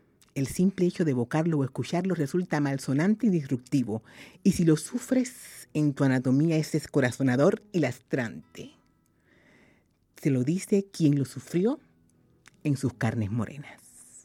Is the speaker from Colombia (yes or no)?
no; Cuba; moved away; En muchos países es un problema cultural idiosincrásico y en mi país de origen, Cuba, está institucionalizado.